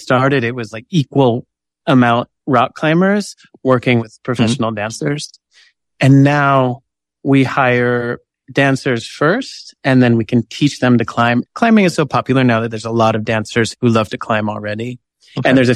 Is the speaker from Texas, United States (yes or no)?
no; Rohnert Park, California, United States; I grew up in Rohnert Park, and there's a creek that connects my neighborhood to the Green Music Center.